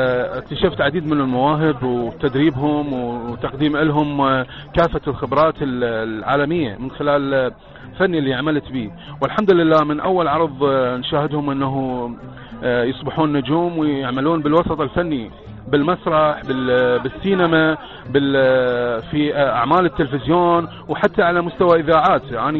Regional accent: Iraq; عندنا بالعراق

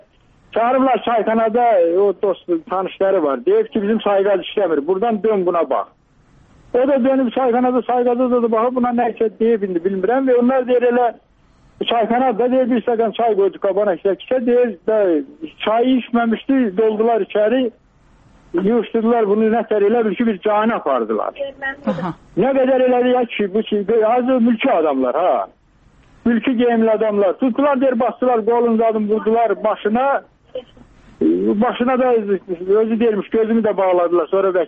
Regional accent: Azerbaijan; Ağdamlı da döyüləm, Laçınlıyəm.

